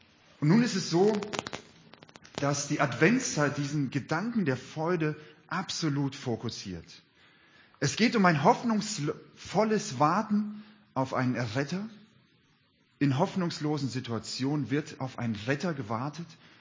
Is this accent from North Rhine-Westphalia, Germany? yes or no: yes; Gummersbach, North Rhine-Westphalia, Germany; ich komme aus der Nähe von Gummersbach, aus dem Oberbergischen Kreis